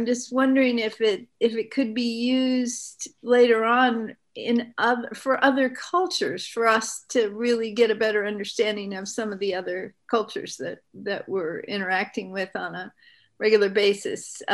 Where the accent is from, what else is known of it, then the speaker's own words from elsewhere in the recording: Oregon, United States; I grew up with the tribes. I grew up in Oregon.